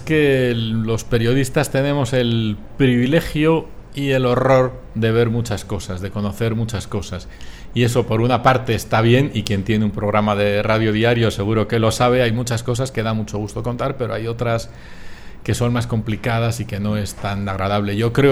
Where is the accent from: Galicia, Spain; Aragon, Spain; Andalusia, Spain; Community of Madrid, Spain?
Community of Madrid, Spain; Madrid; Y además se da la circunstancia de que yo de pequeño en Madrid vivía